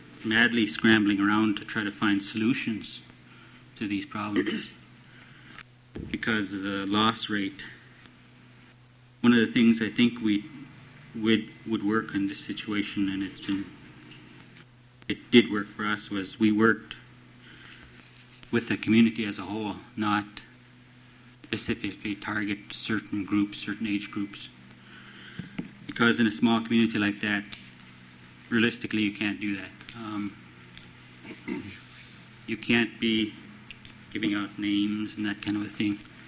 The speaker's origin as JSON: {"language": "English", "town": "Shagluck", "country": "United States", "said": "I'm from Shagluck."}